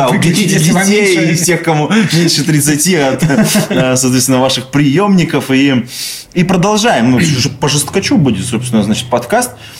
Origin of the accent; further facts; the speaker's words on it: Irkutsk, Irkutsk Oblast, Russia; Я из Иркутска, он из Москвы, а ты из Дерзена